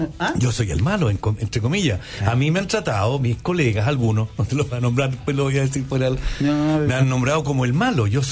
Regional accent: Longaví, Maule, Chile; yo soy de Longaví, séptima región, que en ese tiempo era un pueblito. Hoy día no, ya es una ciudad. Pero ese era un pueblito en ese tiempo donde habían 7 almacenes, ponte tú.

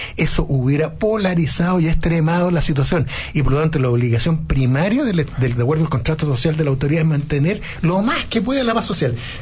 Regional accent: Chile; como mestizo chileno

